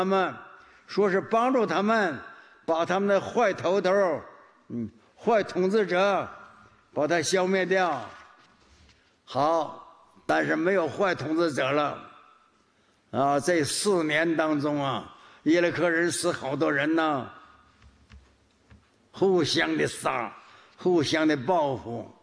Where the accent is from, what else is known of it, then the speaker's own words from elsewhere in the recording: Northeast China, China; born there; 我生在东北，我东北是三个土匪头子，那时候叫奉天，奉天吉林黑龙江